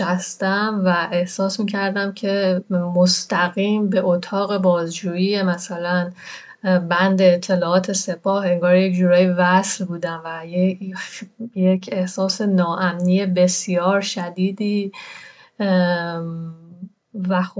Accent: Iran; moved away as an adult; آره از ایران خارج شدم، البته در واقع پذیرش تحصیلی و اینا نگرفته بودم، ولی خب با یک فرصتی از ایران اومدم بیرون، یک فرصت 2 ساله بود.

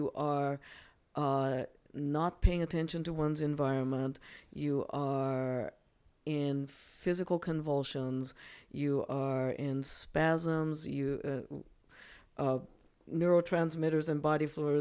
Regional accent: Japan; now in United States; now context for the listeners, I'm actually originally from Japan.

